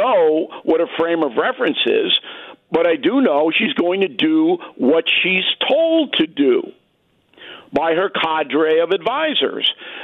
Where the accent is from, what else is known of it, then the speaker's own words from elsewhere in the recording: United States; Certainly was insulting to me as an American, as a voter.